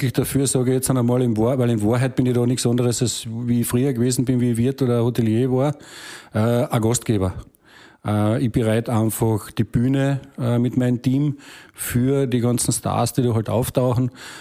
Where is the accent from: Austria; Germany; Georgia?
Austria; Und es gibt so viele coole Veranstalter bei uns in Österreich.